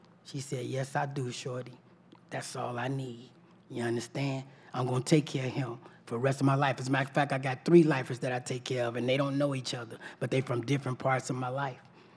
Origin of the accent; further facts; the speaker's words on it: Chicago, Illinois, United States; He was a major drug dealer out of Detroit. I'm from Chicago.